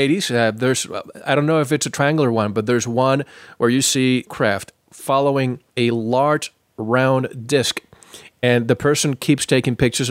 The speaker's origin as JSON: {"language": "English", "country": "Puerto Rico", "tie": "born or raised there", "said": "I grew up in Puerto Rico, so I'm very familiar."}